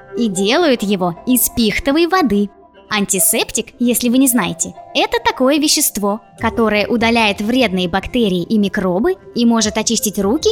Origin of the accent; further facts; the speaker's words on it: Kemerovo, Kemerovo Oblast, Russia; У меня на родине, в Кемеровском